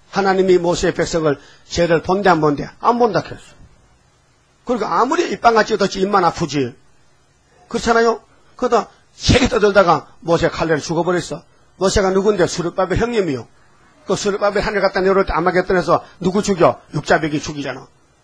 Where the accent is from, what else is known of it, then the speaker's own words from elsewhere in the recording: Uiseong, North Gyeongsang, South Korea; 내 고향이 의성인데요.